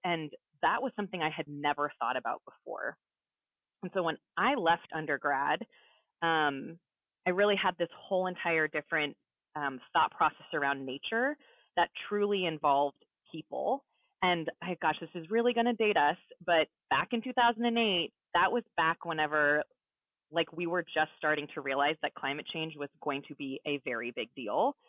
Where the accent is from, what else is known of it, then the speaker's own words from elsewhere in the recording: Salinas, California, United States; I grew up in Salinas, California.